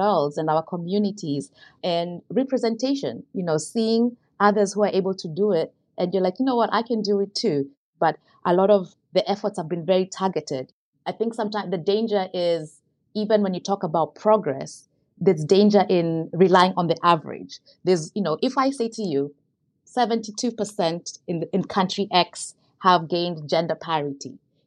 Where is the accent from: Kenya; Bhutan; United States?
Kenya; Kenyan girl, born and raised in Kenya.